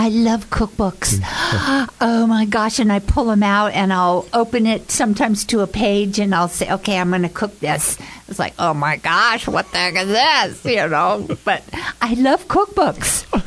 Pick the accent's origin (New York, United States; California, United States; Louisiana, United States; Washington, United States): California, United States; San Diego; In California.